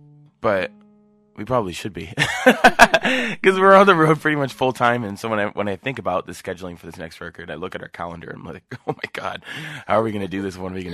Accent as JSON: {"language": "English", "town": "Sonoma", "region": "California", "country": "United States", "tie": "born or raised there", "said": "It just ended up in the local music shop where I grew up in Sonoma."}